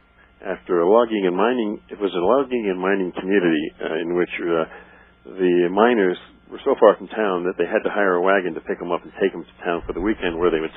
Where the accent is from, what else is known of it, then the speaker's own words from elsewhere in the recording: New York, United States; I had a hard time driving up, much less walking up, being a New Yorker.